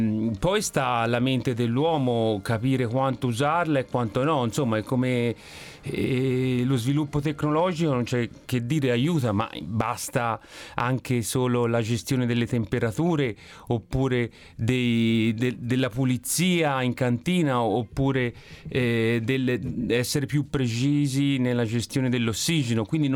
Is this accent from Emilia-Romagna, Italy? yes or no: no; Empoli, Tuscany, Italy; Andiamo nella mia città natale, che è Empoli.